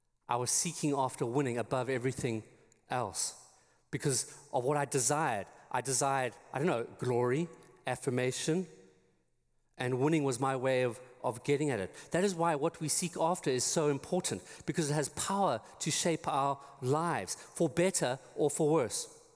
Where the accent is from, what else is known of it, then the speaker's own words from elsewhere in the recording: South Africa; also born or lived in England; I'm originally from South Africa, for those who are visiting, and I spent a little time in England coaching at a school and teaching